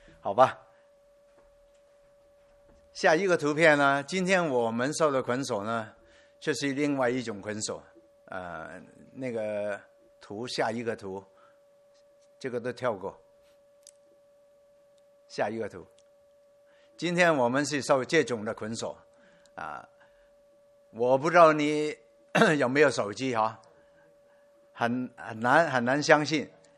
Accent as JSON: {"language": "Chinese", "country": "Hong Kong", "said": "我来自香港的，香港是已经是白天"}